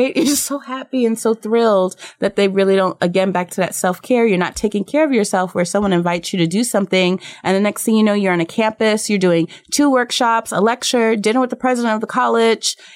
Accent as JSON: {"language": "English", "town": "New York City", "region": "New York", "country": "United States", "tie": "born there", "said": "I was born in New York City, like we talked about."}